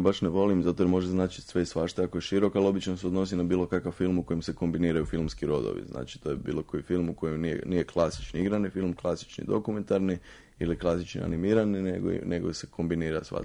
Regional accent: Rijeka, Primorje-Gorski Kotar County, Croatia; projekt u mom rodnom gradu Rijeci

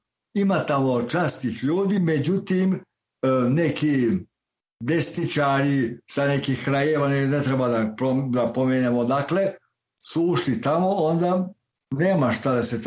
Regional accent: Subotica, Vojvodina, Serbia; ja sam Subotičanin, ja sam Lala, pravi Lala.

